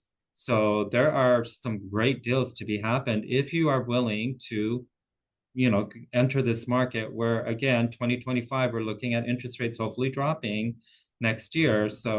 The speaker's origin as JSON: {"language": "English", "town": "Maui", "region": "Hawaii", "country": "United States", "said": "Everywhere I travel in the world, when I say I'm from Hawaii, I'm from Maui, they're like, oh my goodness."}